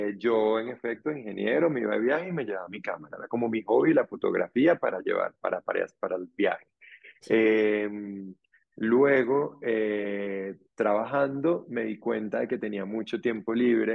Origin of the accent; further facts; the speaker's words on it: Venezuela; now in Colombia; somos unos cuantos … Venezuela. Yo nací en Venezuela al año siguiente que llegaron mis padres, porque mi padre volvió al Líbano, se vino con mi mamá, y bueno, pues orgullosamente venezolano y libanés, y ahora viviendo en Colombia desde hace unos años.